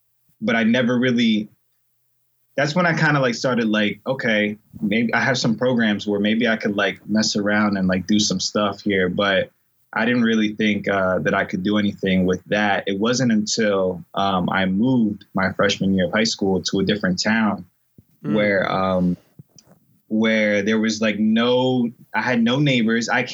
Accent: Puerto Rico; born there; So I was born in Puerto Rico. I'm half Puerto Rican and half Dominican. I'm 28 now.

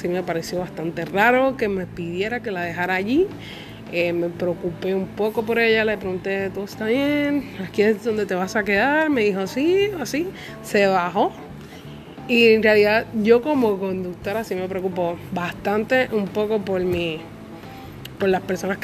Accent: Puerto Rico; en mi país, que es Puerto Rico.

